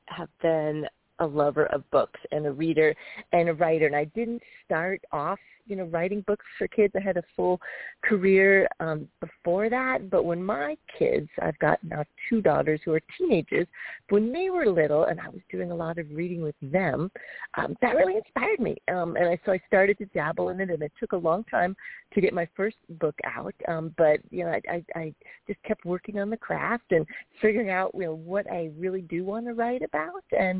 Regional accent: Phoenix, Arizona, United States; I grew up in Phoenix, Arizona, and, you know, life was mixed, you know, like for a lot of kids.

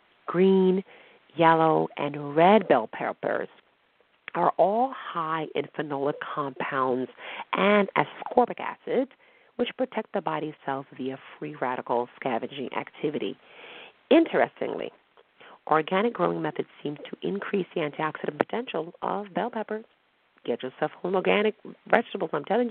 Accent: New York City, New York, United States; I'm from New York City and wasn't born in an apartment building.

